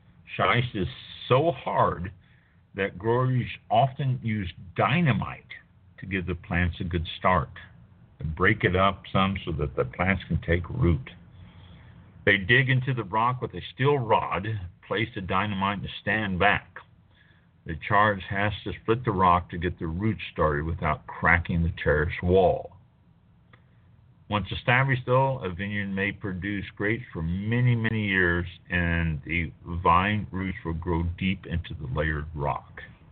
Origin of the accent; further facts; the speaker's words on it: Norte, Portugal; But again, we're from the Douro region of Portugal.